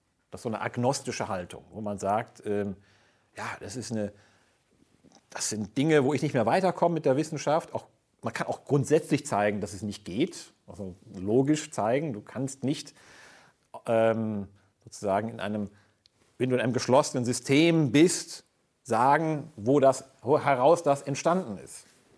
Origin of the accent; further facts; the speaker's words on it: Frechen, North Rhine-Westphalia, Germany; ich komme natürlich aus einem protestantischen Umfeld, bin aufgewachsen in Frechen.